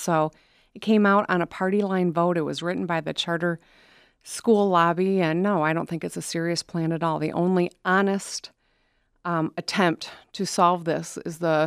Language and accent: English; Michigan, United States; because we're all from Michigan and we all have a vested interest in the health of the people of our state